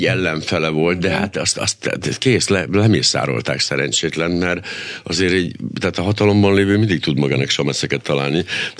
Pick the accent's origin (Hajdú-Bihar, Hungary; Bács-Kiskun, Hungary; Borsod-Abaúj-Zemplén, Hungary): Borsod-Abaúj-Zemplén, Hungary; Miskolc; hát miskolciként úgy próbálom így ezt lekövetni